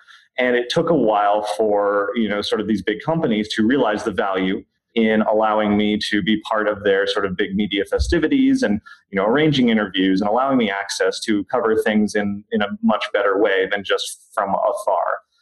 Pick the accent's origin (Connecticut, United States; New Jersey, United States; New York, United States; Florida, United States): Florida, United States; now in Orlando, United States; I had just freshly moved to Orlando. You know, I was from Florida, was visiting theme parks, particularly Disney, for my whole lifetime